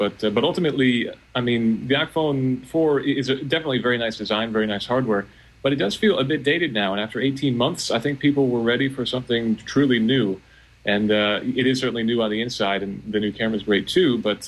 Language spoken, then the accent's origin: English; Vermont, United States; It gave me the history of my hometown in Vermont.